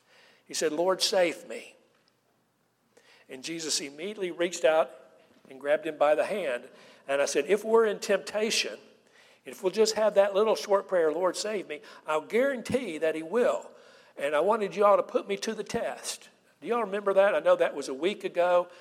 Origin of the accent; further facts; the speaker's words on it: Knoxville, Tennessee, United States; also born or lived in Johnson City; Now, I was raised in Knoxville. My parents met at the University of Tennessee. My mother is from Knoxville.